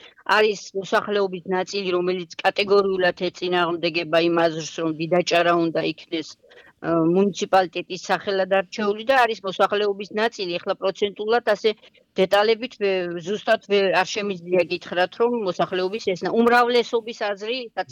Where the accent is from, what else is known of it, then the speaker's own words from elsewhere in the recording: Didachara, Adjara, Georgia; მე დიდაჭარიდან ვარ წარმოშობით, დიდაჭარის მუნიციპალიტეტიდან, დიდაჭარის სოფელ დიდაჭარიდან